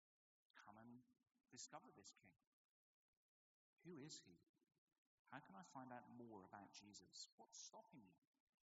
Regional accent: United Kingdom; Being British, we've learned not to expect too much.

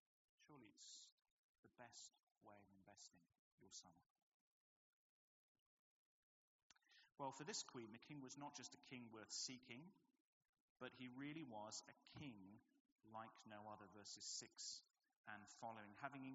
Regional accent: United Kingdom; Being British, we've learned not to expect too much.

